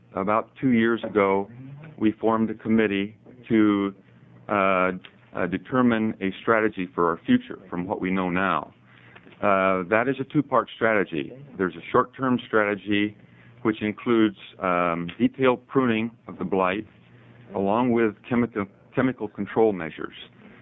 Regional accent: Canby, Oregon, United States; I'm from Canby. I'm a hazelnut grower in Clackamas County

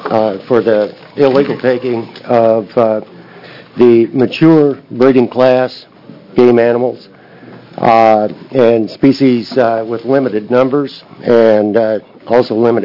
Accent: John Day, Oregon, United States; from John Day.

